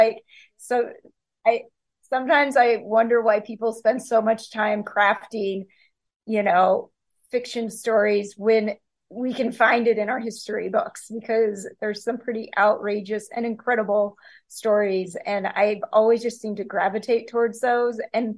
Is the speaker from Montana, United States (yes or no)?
yes; Montana, United States; And growing up in Montana, I there's some really incredible historical stories here